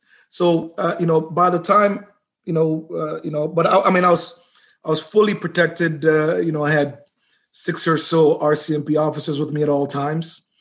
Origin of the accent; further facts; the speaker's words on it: Jamaica; born there; My parents are Jamaican. I was born in Jamaica.